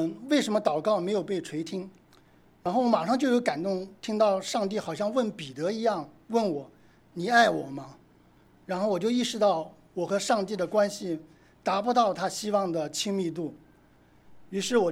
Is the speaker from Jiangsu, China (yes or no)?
yes; Nanjing, Jiangsu, China; 然后我是江苏南京人